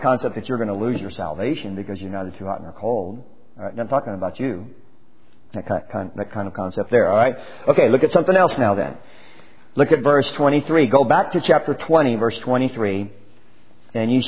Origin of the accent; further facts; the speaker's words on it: United States; And I'm an American. I mean, I'm a patriot and everything.